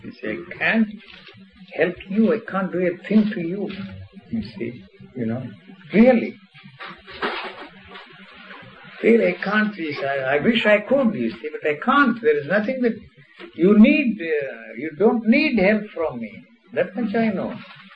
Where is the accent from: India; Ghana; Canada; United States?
India; I'm an Indian. I come from India. I grew up there.